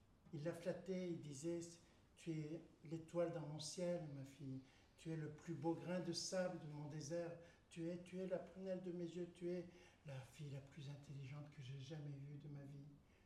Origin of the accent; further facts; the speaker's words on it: Auvergne-Rhône-Alpes, France; je viens de la Drôme.